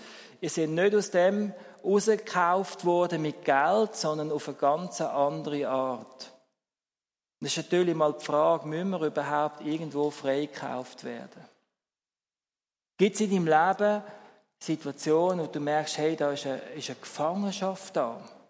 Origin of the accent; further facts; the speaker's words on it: Switzerland; Was findest du das Sonderlichste an uns Schweizer?